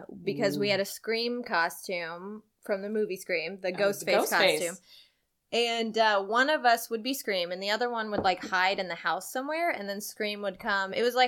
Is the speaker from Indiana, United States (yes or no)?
no; Centralia, Illinois, United States; Peoria is where Lauren is from, and I'm from Centralia, Illinois.